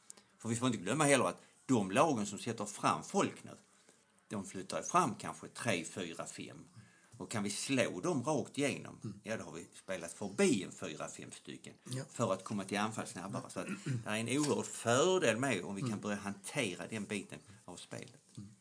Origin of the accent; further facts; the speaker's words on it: Skåne, Sweden; accent: Scanian; Jag ska försöka att göra min skånska lite mer förståelig.